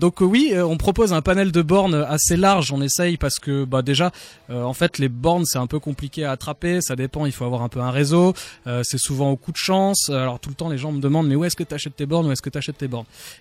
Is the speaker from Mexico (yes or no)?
no; Béziers, Occitanie, France; born there; je suis né à Béziers le 26/87.